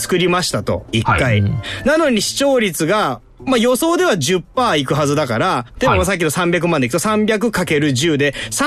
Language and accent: Japanese; Gifu, Japan; まあ僕の故郷岐阜県で言えばまあ